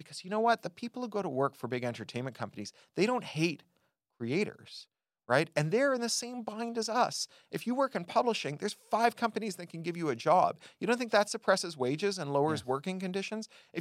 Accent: Toronto, Ontario, Canada; When I was a kid growing up in Toronto

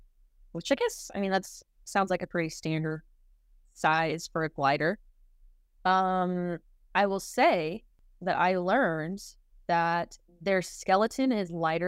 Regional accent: United States; Since I was raised in America, I don't know how far that is.

